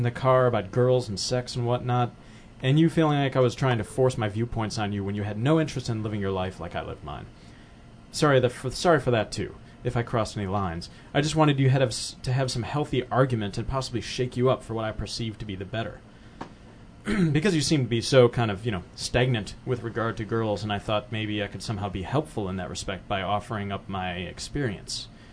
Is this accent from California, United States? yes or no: yes; California, United States; I don't recall ways in which I was demonstrating any superiority of myself as a Californian when I was back